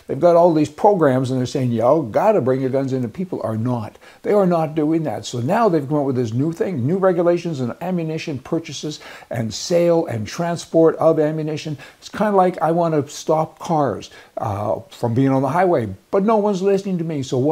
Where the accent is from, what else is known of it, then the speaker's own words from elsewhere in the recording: Vermilion, Alberta, Canada; I'm from Vermilion, Alberta, and I got a grade 8